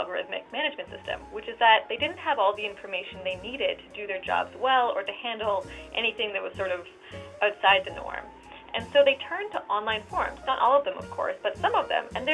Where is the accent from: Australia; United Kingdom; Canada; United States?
Canada; across the U.S. and Canada, because I'm Canadian, and so I always like to bridge those two locations.